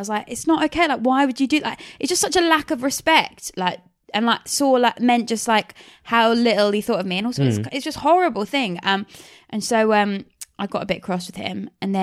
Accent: Maidstone, South East England, United Kingdom; I'm from Kent, so sometimes I book gigs in Kent.

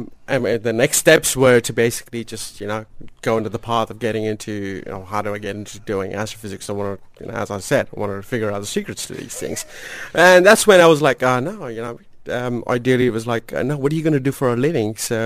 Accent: India; moved away; also born or lived in Australia; I was born and raised in India

